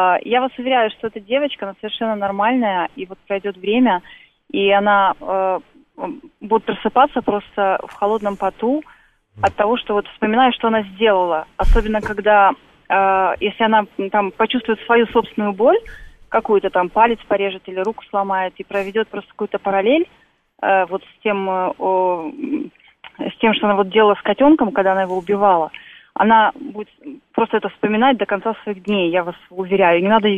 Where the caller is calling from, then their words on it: Moscow, Russia; я звоню из Москвы.